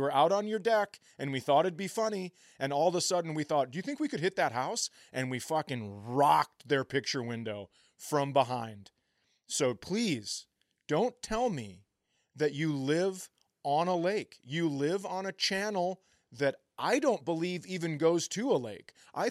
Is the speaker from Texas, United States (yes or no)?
no; Minnesota, United States; This is growing up in Minnesota.